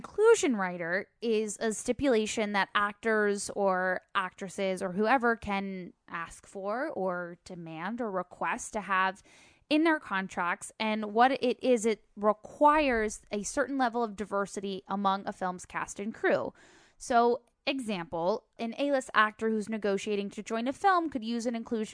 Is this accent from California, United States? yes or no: no; North Carolina, United States; I grew up in North Carolina, yeah. As you know. The mm-hmm. … have been in North Carolina since the late 1500s.